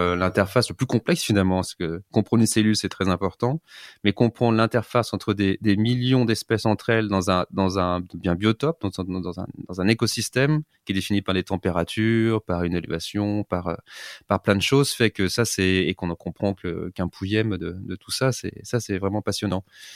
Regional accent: Aix-les-Bains, Auvergne-Rhône-Alpes, France; also born or lived in Paris; en Savoie, à Aix-les-Bains, même si je suis né à Paris, mais mes parents sont partis quand j'étais tout petit. J'ai commencé tout mon circuit scolaire là-bas.

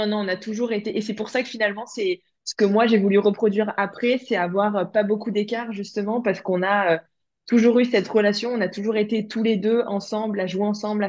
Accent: Grand Est, France; Moi, à la base, je suis de l'Est de la France, pas très loin de Nancy, on va dire, pour donner une grande ville.

